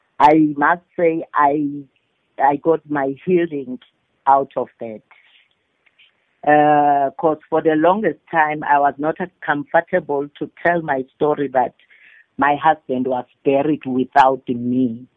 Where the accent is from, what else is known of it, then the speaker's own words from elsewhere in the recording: Matsulu, Mpumalanga, South Africa; Oh, well, firstly, I was born in Matsulu and I was also raised in Matsulu.